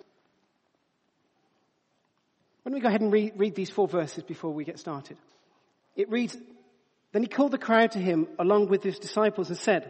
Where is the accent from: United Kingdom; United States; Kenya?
United Kingdom; England; I know we're English, but you're still allowed to put your hand up in church.